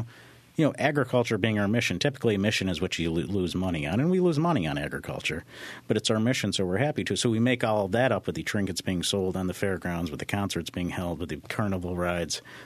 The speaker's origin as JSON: {"language": "English", "region": "New York", "country": "United States", "tie": "born or raised there", "said": "and I grew up in Central New York, so I came to the fair."}